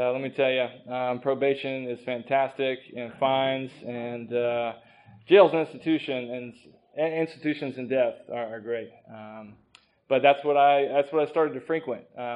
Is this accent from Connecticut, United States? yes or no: no; Alabama, United States; So, rewind, I'm from Alabama, in case you hear that when I talk, everybody else seems to. So, I grew up in Alabama